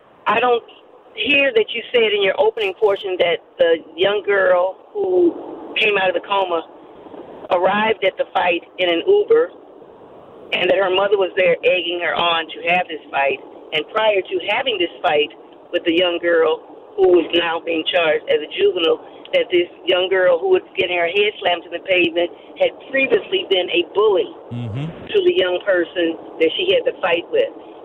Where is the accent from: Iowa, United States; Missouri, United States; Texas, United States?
Missouri, United States; St. Charles; I was checking because I never told him I was from St. Charles.